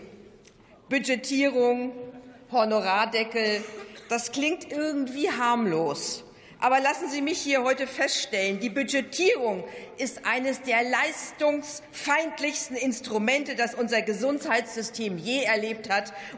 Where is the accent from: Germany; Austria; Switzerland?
Germany; Schleswig-Holstein; Ein Beispiel aus meiner Heimat Schleswig-Holstein.